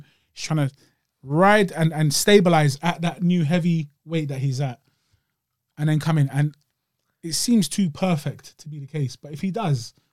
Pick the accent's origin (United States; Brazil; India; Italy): Brazil; He knows I'm from Brazil